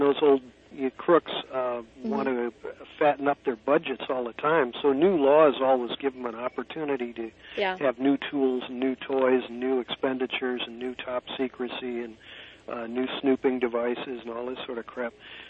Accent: San Francisco, California, United States; You know, I'm from San Francisco, so I'm not imminently aware of this measure.

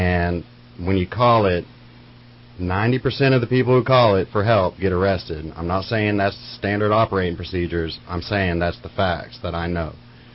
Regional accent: Dallas, Texas, United States; moved away as an adult; now in California, United States; Well, the reason I'm here in California, I'm originally from Dallas, Texas. I've only moved out here in the last 6 months.

